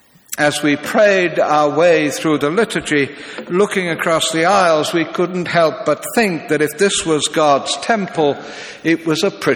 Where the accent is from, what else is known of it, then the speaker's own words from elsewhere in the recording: Hull, Yorkshire and the Humber, United Kingdom; I decided I wanted to go to the oldest church in my hometown, St. Mary's, Lowgate, right in the centre of Hull